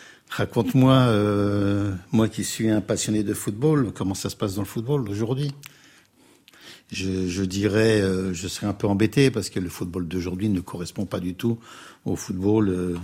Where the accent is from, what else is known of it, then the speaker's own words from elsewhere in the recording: Joeuf, Grand Est, France; On est à Jeuf, oui.